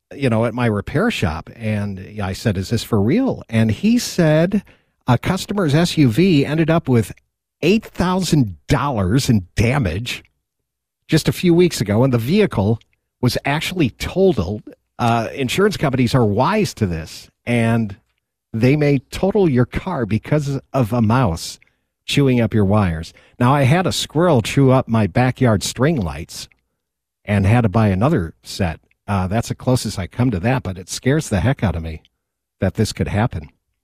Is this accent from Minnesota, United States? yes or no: no; Rochester, New York, United States; now in Reno, United States; Ben's sells my hometown beer, Genesee, from Rochester, New York.